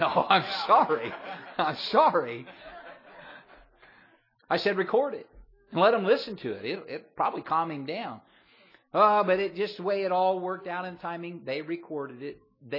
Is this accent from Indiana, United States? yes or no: yes; Indiana, United States; I was back in my hometown in central Indiana where I grew up